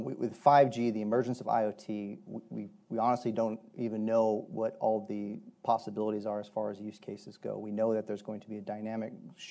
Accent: Dallas, Texas, United States; In Dallas alone, I'll go back to Dallas, it's my hometown, so I keep referring to Dallas.

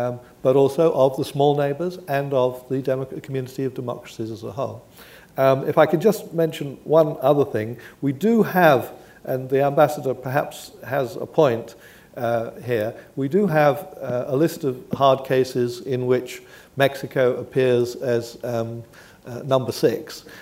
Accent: United Kingdom; I speak as a Brit

